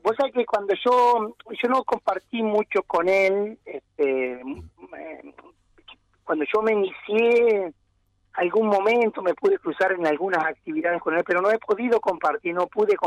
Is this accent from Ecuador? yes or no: no; Gualeguay, Entre Ríos, Argentina; Te estoy saludando desde Gualeguay, Entre Ríos.